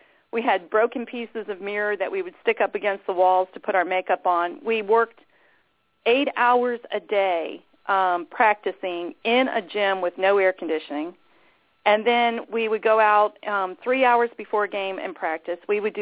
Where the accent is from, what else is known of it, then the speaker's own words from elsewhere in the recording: Miami, Florida, United States; I grew up in Miami, Florida. My dad was sheriff of Dade County during the 60s. And so I loved South Florida. I was a native. Both of my parents were natives, which is really unusual down there.